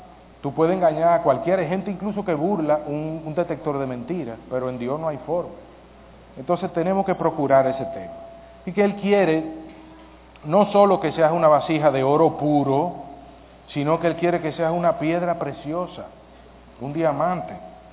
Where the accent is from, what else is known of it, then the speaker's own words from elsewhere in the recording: Dominican Republic; no es porque yo sea dominicano, aunque no lo parezca, pero sí, soy dominicano